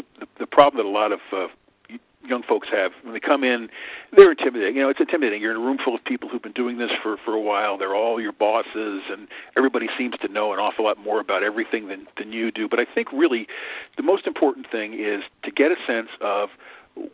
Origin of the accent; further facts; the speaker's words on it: New Jersey, United States; born there; Now, I was born in New Jersey, so I'm not making any fun of New Jersey here